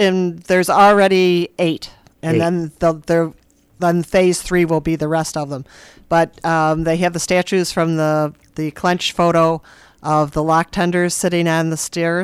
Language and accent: English; Kenmore, New York, United States; It is a whole different thing, but we did the same thing growing up. I grew up in Kenmore, but it was the same thing. We were outside all day.